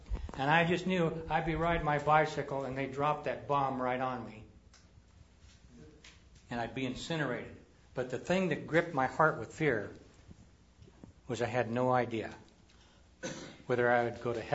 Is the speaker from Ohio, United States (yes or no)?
no; Cheyenne, Wyoming, United States; Growing up in Cheyenne, Wyoming, as a young boy, my parents took me to church sporadically